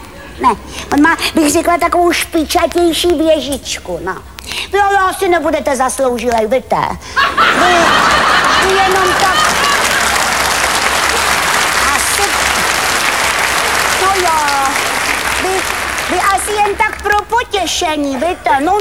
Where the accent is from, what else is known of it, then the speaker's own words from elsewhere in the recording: Prague, Czechia; Kdybyste mě potkal trošku upravenou, tak by vám bylo jasný, že jsem z Prahy.